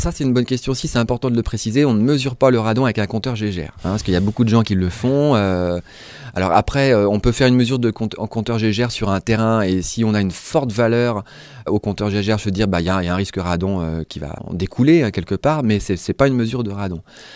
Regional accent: Brittany, France; comme j'ai déjà dit, je viens de Bretagne

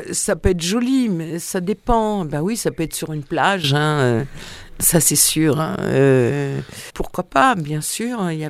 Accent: Paris, Île-de-France, France; Étant montmartroise, je connais bien, je suis née à Montmartre

